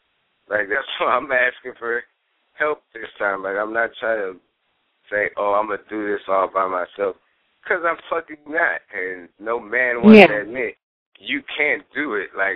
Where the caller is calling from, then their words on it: San Francisco, California, United States; San Francisco, California.